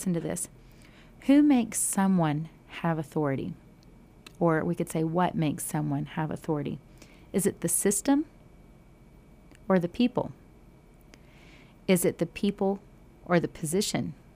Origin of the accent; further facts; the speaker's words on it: United States; I'm an American. And so anywhere you go in the world, a lot of times they will say, oh, an American.